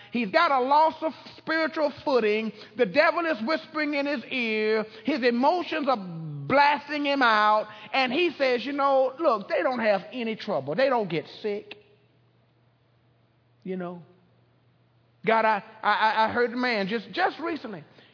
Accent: Brunswick, Georgia, United States; I'm from Brunswick. We drive over on St. Simon's Island.

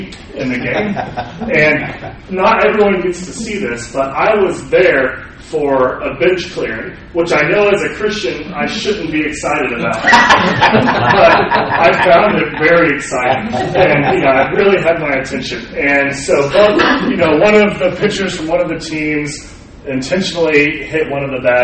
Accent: Kansas City, Missouri, United States; Now, this is Kauffman Stadium, where the Kansas City Royals play in my hometown of Kansas City.

